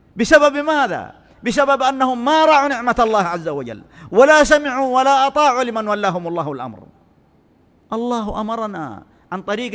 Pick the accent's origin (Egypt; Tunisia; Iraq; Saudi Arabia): Saudi Arabia; في بلادنا المملكة العربية السعودية